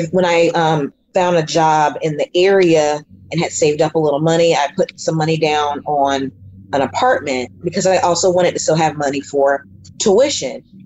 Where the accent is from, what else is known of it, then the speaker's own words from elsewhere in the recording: North Carolina, United States; I'm from North Carolina, and first find housing.